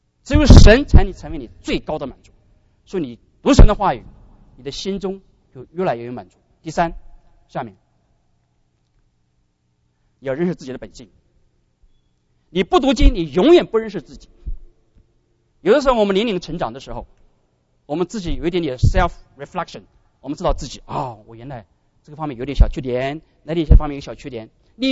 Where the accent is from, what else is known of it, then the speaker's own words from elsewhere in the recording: China; 这个谎不是我们中国人，不是黑谎哈，是白谎